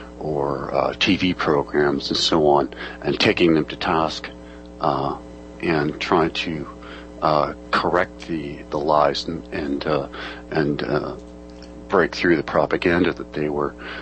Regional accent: Germany; English is a second language; now in Canada; myself, I am German, but I'm also a Canadian citizen.

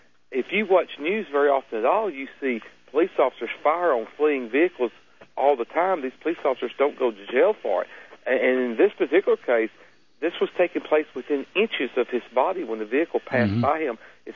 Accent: Lufkin, Texas, United States; born there; I was from what you're referring to is when they asked me where I was born at. I was from Lufkin, the small town.

